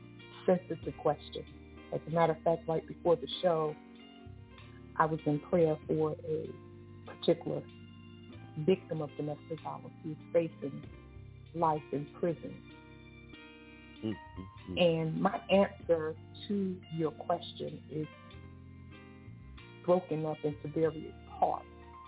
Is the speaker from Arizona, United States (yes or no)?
no; Brooklyn, New York, United States; I'm originally from Fort Greene, Brooklyn. And my mother was on welfare. And we lived in a project here as a little girl.